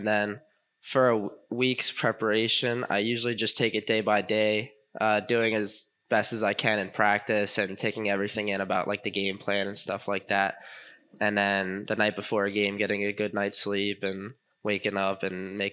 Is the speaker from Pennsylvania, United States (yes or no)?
yes; Easton, Pennsylvania, United States; I'm from Easton, Pennsylvania, which is around an hour and a half north of here.